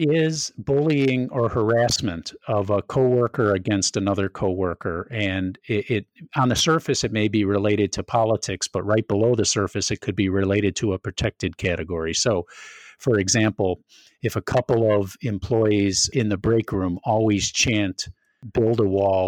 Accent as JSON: {"language": "English", "region": "Wisconsin", "country": "United States", "tie": "born or raised there", "said": "Louisiana, Washington, and Madison, Wisconsin, close to my hometown here."}